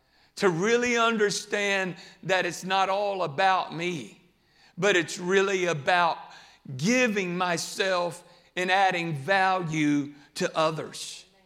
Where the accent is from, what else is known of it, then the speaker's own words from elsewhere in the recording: Houston, Texas, United States; Gary Foss, I grew up in Houston going to Brother Foss's church